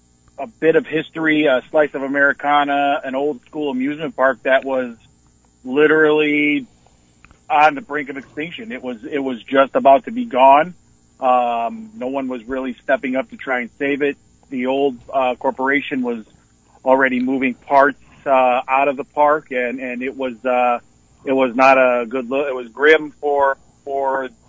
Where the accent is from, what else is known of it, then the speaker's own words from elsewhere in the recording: Illinois, United States; We grew up just outside of Chicago near a little park called Kitty Land